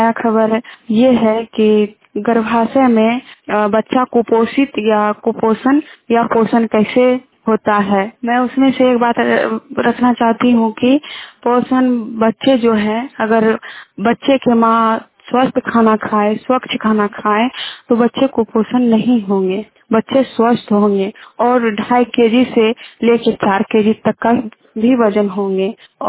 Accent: Chitauria, Bihar, India; मैं चितौरिया पंचायत से हूँ, प्रखंड मनसाही जिला कटिहार से हूँ, राज्य बिहार।

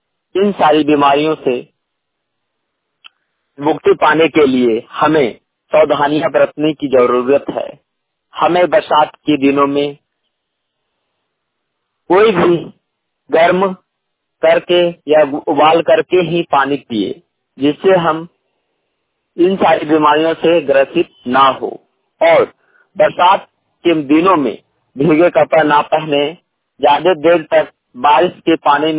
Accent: Barkagaon, Jharkhand, India; बड़कागांव हजारीबाग झारखंड के निवासी हूँ।

